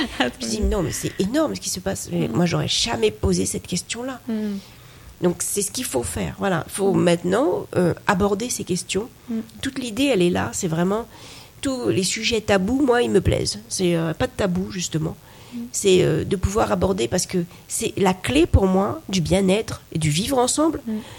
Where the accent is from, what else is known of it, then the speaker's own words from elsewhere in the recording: Haiti; Franchement, on vient d'Haïti, et quand je vois justement toute cette diaspora haïtienne qui réussit au Canada et aux États-Unis, je ne suis pas étonnée du tout.